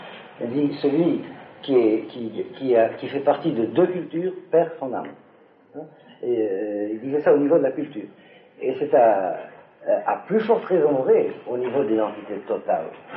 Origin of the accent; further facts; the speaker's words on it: Algeria; Moi, j'ai une branche de ma famille qui vient d'Autriche, l'autre qui vient d'Espagne. Moi, je suis algérien.